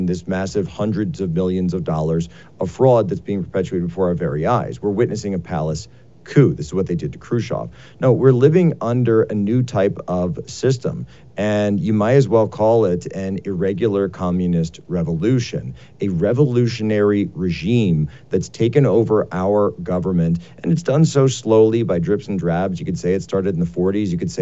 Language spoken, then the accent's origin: English; Philadelphia, Pennsylvania, United States; You know, I'm from the Philadelphia area.